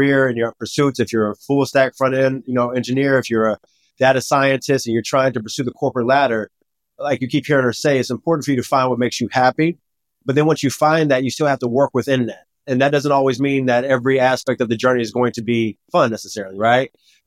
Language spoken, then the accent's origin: English; United States; now in Switzerland; and I know I'm from the U.S.